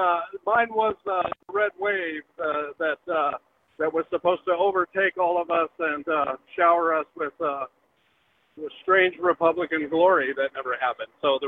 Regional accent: Colorado, United States; because I'm from Colorado.

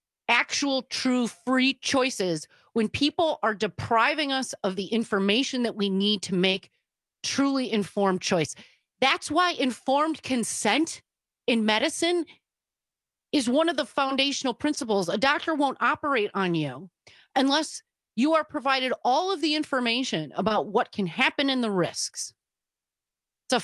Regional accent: United States; If you believe in freedom in the United States, and as an American

